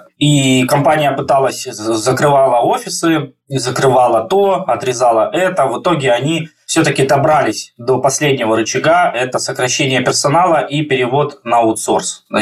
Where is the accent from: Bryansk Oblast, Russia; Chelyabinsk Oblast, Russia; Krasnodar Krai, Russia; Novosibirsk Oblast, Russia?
Krasnodar Krai, Russia; Krasnodar; грин-карта позволяла полгода жить в США, полгода жить в России. А сами мы из Краснодара.